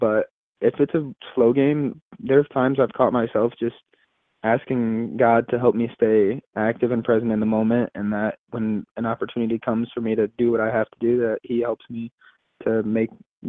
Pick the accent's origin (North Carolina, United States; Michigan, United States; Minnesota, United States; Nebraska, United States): Michigan, United States; Otsego; I was born and raised in Otsego, Michigan, and there were five total kids, all boys, and I was the youngest.